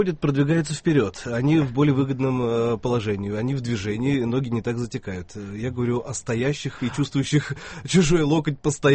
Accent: Russia; я, собственно говоря, сам россиянин, да, и даже перестав быть православным, все равно, в общем, это то, что меня взрастило и воспитало.

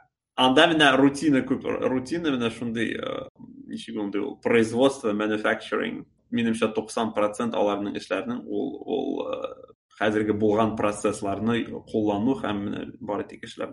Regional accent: Kazan, Tatarstan, Russia; also born or lived in -; Анда 2 ел гына укыдым һәм аннан соң киттем урыс мәктәбенә. Тигене шикелле ул средняя школа. Казанда.

